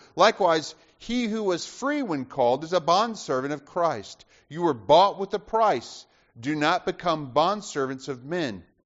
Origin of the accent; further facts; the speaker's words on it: Alabama, United States; I've shared with some of you before about my time growing up in Alabama.